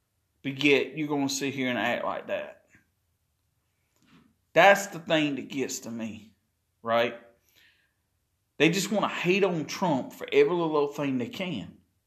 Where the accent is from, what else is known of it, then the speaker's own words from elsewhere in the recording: Chesterfield, South Carolina, United States; I mean, you take, for instance, like my hometown of Chesterfield, South Carolina.